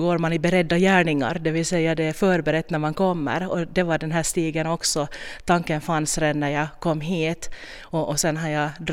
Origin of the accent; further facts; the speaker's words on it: Nagu, Southwest Finland, Finland; Jag är född och uppvuxen i Nagu. Jag är fullständigt nagubo. Har egentligen inga rötter, ingenting till Hårdkär.